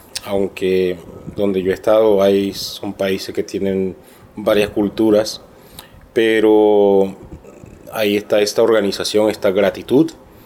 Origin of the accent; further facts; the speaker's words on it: Caribbean Region, Colombia; somos costeños y pensamos que todo es un relajo, todo es una fiesta